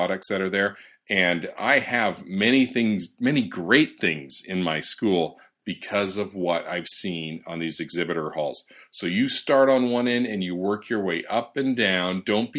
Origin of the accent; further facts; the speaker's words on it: Denver, Colorado, United States; ISTE coming to my hometown of Denver, Colorado.